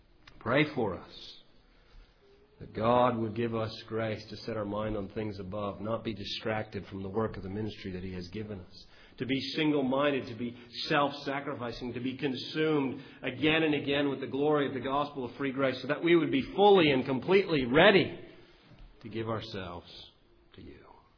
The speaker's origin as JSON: {"language": "English", "region": "Ontario", "country": "Canada", "said": "I'm from Canada and in southwestern Ontario."}